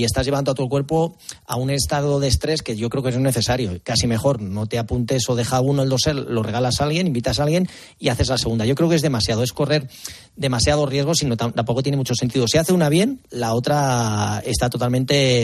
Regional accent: Madrid, Community of Madrid, Spain; yo soy de Madrid

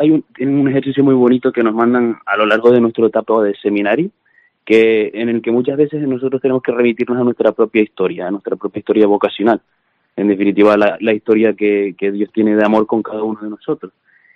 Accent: Los Realejos, Canary Islands, Spain; tengo 23 años, soy natural de Los Realejos, del pueblo de Los Realejos, así que soy paisano de Don Francisco

